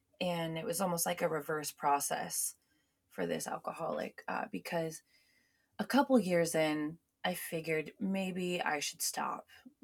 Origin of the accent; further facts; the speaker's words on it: Washington, United States; So more background of me, I'm from Washington. I was born and raised in this area, spent most of my life here.